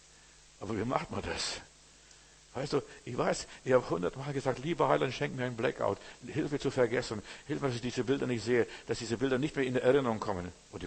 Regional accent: Klaipėda, Klaipėda County, Lithuania; Bei uns, ein Osbeke in Memel, wo ich herkomme, plötzlich auf der Straße lag ein halber Mensch.

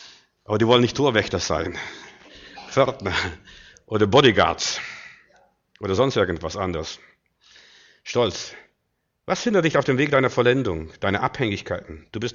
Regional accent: Bavaria, Germany; Wir sind ja in Bayern groß geworden, so ziemlich, also vieles in Bayern erlebt.

